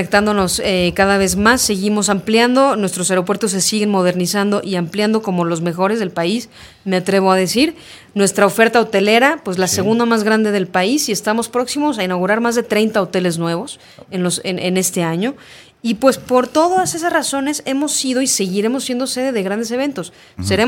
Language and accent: Spanish; Mexico; Cada vez que escuchamos una noticia negativa de México, nos, uh-huh, duele como mexicanos.